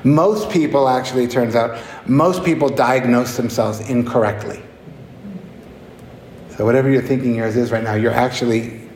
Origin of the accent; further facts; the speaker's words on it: New Hampshire, United States; I grew up in New Hampshire, Southern New Hampshire.